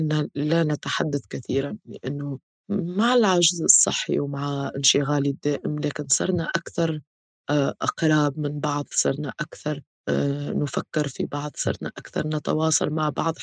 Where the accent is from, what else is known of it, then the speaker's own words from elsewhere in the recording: Tunisia; بطبيعة حياتنا يعني كتونسيين في تونس